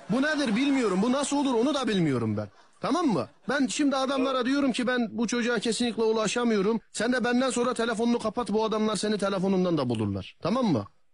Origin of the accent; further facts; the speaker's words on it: Gaziantep, Turkey; Madem Anteplisin, biz de Antepliyiz.